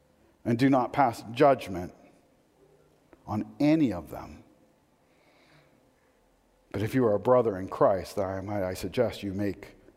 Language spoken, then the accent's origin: English; Portland, United States; I was born in Portland. Shame on those people, because I didn't choose to be born there.